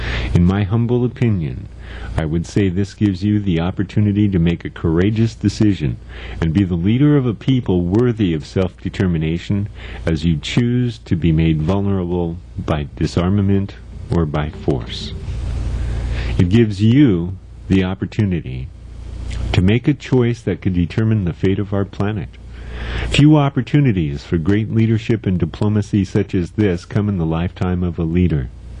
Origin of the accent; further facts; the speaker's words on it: United States; But then I'm an American, and I can only ask that we all share ideas.